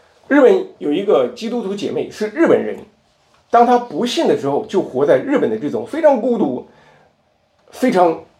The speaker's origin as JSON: {"language": "Chinese", "region": "Guangxi", "country": "China", "moved": "as an adult", "said": "要回广西吗？我是广西来的。"}